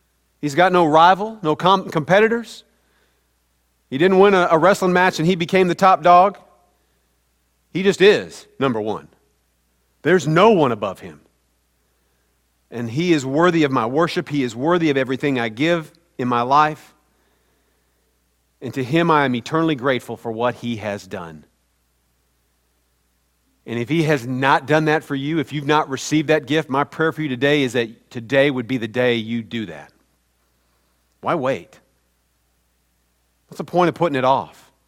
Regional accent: Midwest, United States; Because I've seen big bodies of water. I'm from the Midwest. If you didn't realize, we don't have oceans in the Midwest.

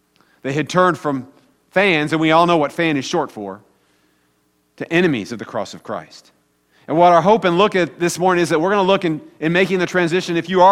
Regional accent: Midwest, United States; Now, I grew up in the Midwest, as many of you know, and I'm a Chiefs fan

